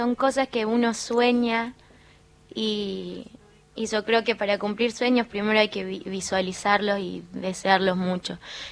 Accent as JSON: {"language": "Spanish", "town": "San José de Metán", "region": "Salta", "country": "Argentina", "tie": "born there", "said": "En Metán, en el interior de Salta, al sur de Salta, San José de Metán."}